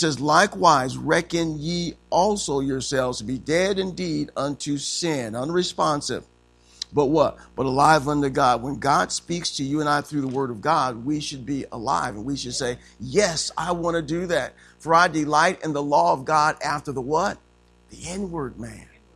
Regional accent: United States; Because I'm American, I am free to live in America

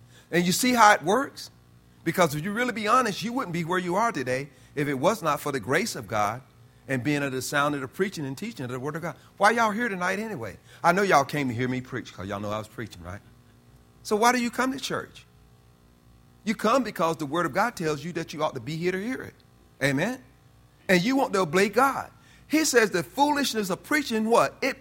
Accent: North Carolina, United States; born there; I was born in North Carolina.

